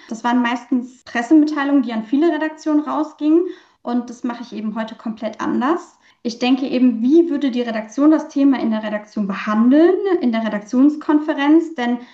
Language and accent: German; Düsseldorf, North Rhine-Westphalia, Germany; Ich komme aus NRW, bin gebürtige Düsseldorferin und in NRW beheimatet und verwurzelt